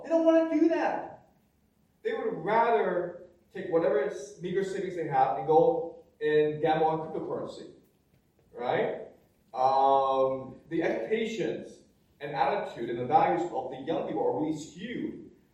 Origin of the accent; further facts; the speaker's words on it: China; I'm from China, I live in China, okay?